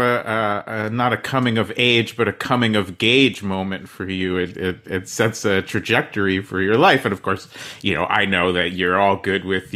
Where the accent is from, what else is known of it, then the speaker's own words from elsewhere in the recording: New Jersey, United States; I grew up in New Jersey.